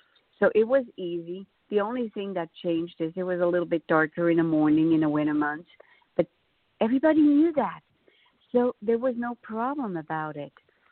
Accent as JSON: {"language": "English", "country": "Switzerland", "tie": "born or raised there", "said": "I know as a child, where I grew up in Switzerland"}